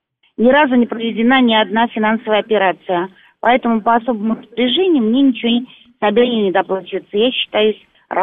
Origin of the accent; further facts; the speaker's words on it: Moscow, Russia; Поэтому я москвичка с 35-летним стажем, самая нищая.